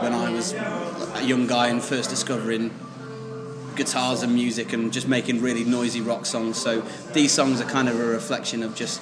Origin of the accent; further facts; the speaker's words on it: West Midlands, United Kingdom; And we are both from Shropshire.